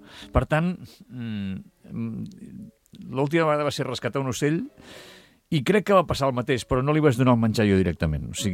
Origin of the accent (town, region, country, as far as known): Catalonia, Spain